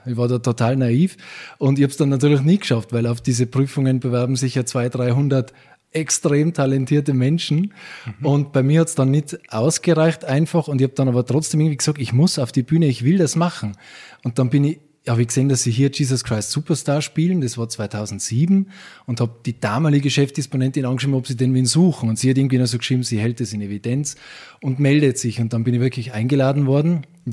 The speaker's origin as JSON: {"language": "German", "town": "Alpbach", "region": "Tyrol", "country": "Austria", "tie": "born or raised there", "said": "ich bin hier aufgewachsen in Tirol, in Alpach, das ist ein ganz ein kleines, überschaubares Bergdorf hier."}